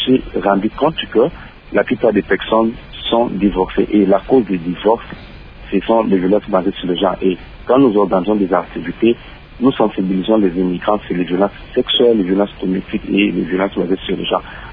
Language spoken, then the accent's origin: French; DR Congo; moved away; j'ai quitté la République démocratique du Congo pour des raisons de formation